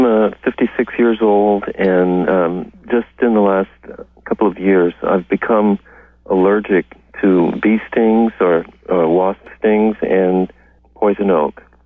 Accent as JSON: {"language": "English", "region": "Louisiana", "country": "United States", "moved": "yes", "lives_now": "Santa Cruz, United States", "said": "I'm from Louisiana, and there we have poison ivy. I've never been allergic to poison ivy, and when I moved to Santa Cruz 29 years ago, I never got poison oak"}